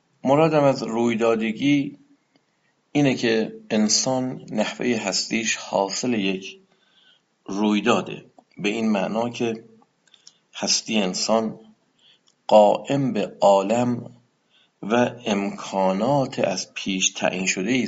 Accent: Iran; born there; چرا من در ایران به دنیا آمدم نه در نیویورک؟ چرا من در یک خانواده مسلمان به دنیا آمدم نه در یک خانواده بودایی یا یهودی؟

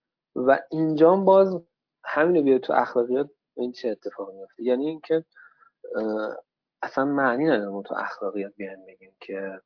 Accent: Iran; خب میگم که ما به عنوان یک ایرانی

